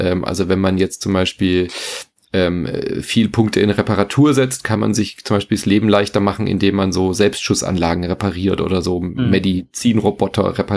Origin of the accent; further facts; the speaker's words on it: Freiburg, Baden-Württemberg, Germany; was ich eine sehr geile Idee finde als Freiburger